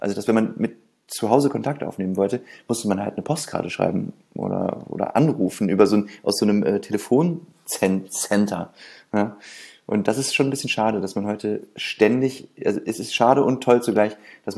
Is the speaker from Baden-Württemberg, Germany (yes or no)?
no; Bad Nauheim, Hesse, Germany; also born or lived in Gießen / Mainz; now in Berlin, Germany; ich komme aus Bad Nauheim, das ist zwischen Frankfurt und Gießen, kennst du ja dann vielleicht. Und bin dann erst nach Gießen, dann nach Mainz und dann nach Berlin.